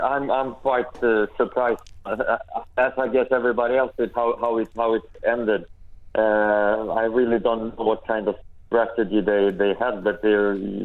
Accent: Stockholm, Stockholm County, Sweden; English is a second language; especially for me in my hometown here in Stockholm, it will be great.

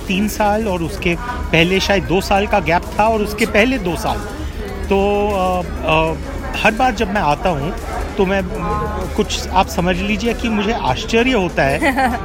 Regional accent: Mumbai, Maharashtra, India; मैं माई upbringing has been in Mumbai, but Jaipur मेरे लिए आई फील लाइक होम.

